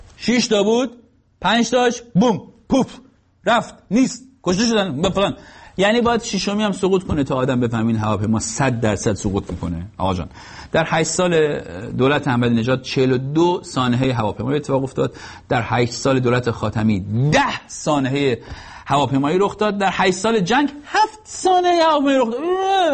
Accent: Iran; moved away; ما که از ایران اومدیم بیرون خیلی وقت

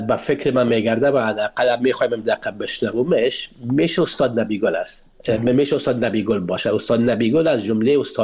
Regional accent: Afghanistan; من اولین افغان هستم که تا سطح دکترا آموزش دیدم در رشته موسیقی.

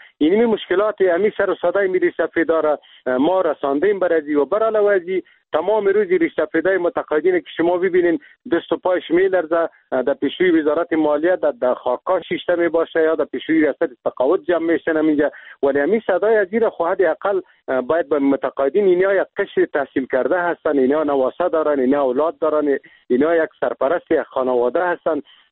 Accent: Afghanistan; ما خود مسلمان هستیم، ما افغان هستیم، از این ملت هستیم، اینمیجا زندگی کردیم، دمیجا تولد شدیم

